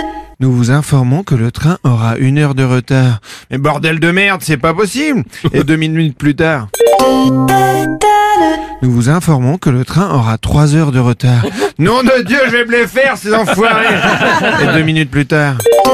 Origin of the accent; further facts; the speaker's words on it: France; en tant que Français à Barcelone